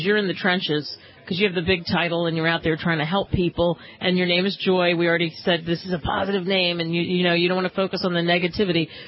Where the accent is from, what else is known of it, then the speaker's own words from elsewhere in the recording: Philadelphia, Pennsylvania, United States; I mean, I could say this because I grew up in Philly.